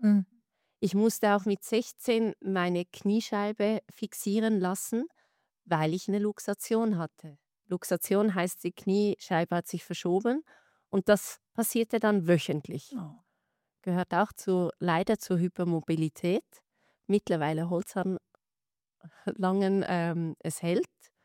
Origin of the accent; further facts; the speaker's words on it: Dietikon, Zurich, Switzerland; also born or lived in Emsland, Germany; Also ursprünglich komme ich ein Teil aus Deutschland, aus dem Emsland. Und meine Mutter ist Schweizerin. Und daher bin ich in der Schweiz groß geworden und aufgewachsen in Dietikon. Dort wohne ich auch zeitlich immer noch